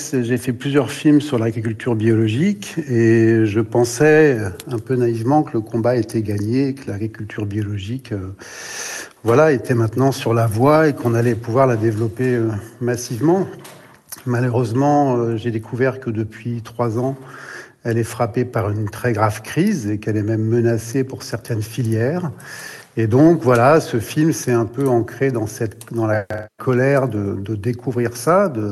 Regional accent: Brittany, France; Je suis originaire de Bretagne.

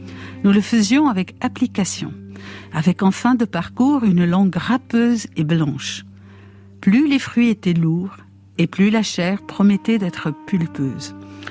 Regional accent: Lebanon; also born or lived in Aleppo, Syria; Non, je suis libanaise. Je suis née à Alep, mais j'étais déjà libanaise.

